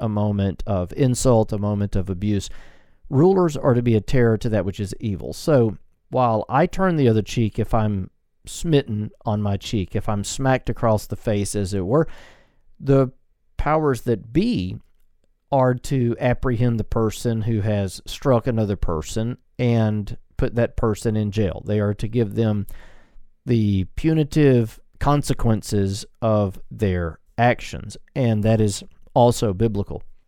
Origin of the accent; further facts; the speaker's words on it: United States; It flies in the face of a lot of what I personally feel as an American.